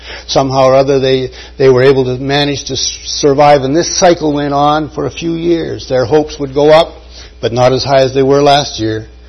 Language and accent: English; Saskatchewan, Canada; I come from Saskatchewan. I know what's going on right now.